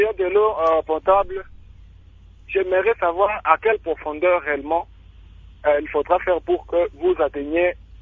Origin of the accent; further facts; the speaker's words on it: Butembo, North Kivu, DR Congo; Par exemple, chez nous, à Butembo, c'est la zone pluvieuse.